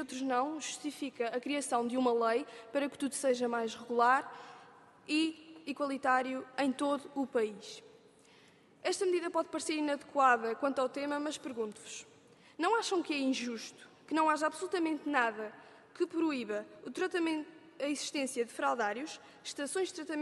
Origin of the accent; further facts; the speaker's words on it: Azores, Portugal; Mas de onde eu venho, que é os Açores, é extremamente raro encontrar um estabelecimento onde isto se confirme.